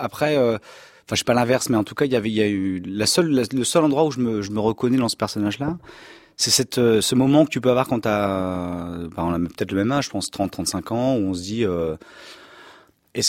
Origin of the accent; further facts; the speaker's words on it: Strasbourg, Grand Est, France; j'ai grandi à l'Opéra, à Strasbourg, avec mes parents.